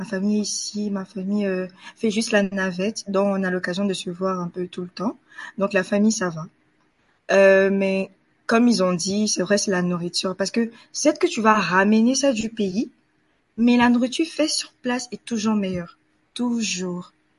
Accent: Côte d’Ivoire; now in Canada; ce que j'ai pris pour venir au Canada, c'est surtout ma langue, mon accent, parce que je suis toujours fière d'assumer que je suis ivoirienne

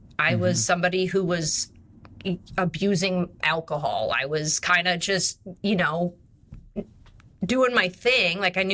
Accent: Iowa, United States; also born or lived in Minnesota; I tell people I grew up in Iowa and Minnesota because I grew up, he was in Minnesota, she was in Iowa, but only about 70 miles from each other.

